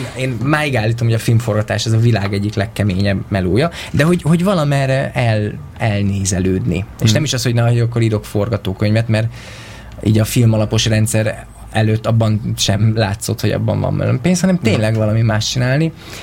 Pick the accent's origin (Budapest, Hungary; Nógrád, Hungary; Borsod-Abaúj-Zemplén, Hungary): Borsod-Abaúj-Zemplén, Hungary; Miskolc; oké, én Miskolcról jöttem, és akkor mindig ez plusz 3 évet számít, csak az, hogy Miskolcon voltam